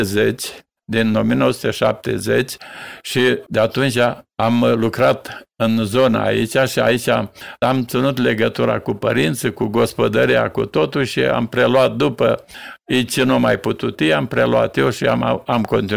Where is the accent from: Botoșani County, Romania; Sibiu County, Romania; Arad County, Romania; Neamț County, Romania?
Botoșani County, Romania; Botoșani; now in Vatra Dornei, Romania; Locuiesc în Vatra Dornei, mâine de emoții. Sunt din Botoșani. Acolo am gospodăria de capre și oi.